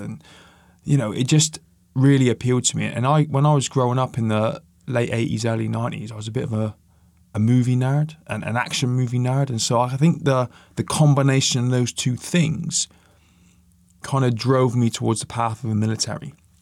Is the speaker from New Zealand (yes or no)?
no; Plymouth, South West England, United Kingdom; born there; I live in Plymouth. I was born in Plymouth.